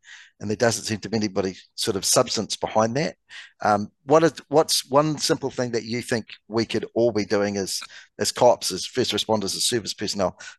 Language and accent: English; Canada; and you're going to laugh at this as a Canadian